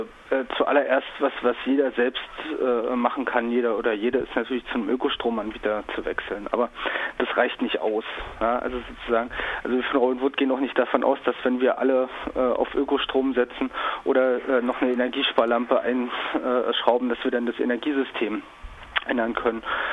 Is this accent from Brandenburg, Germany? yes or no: yes; Brandenburg, Germany; ich komme aus der Cottbuser Region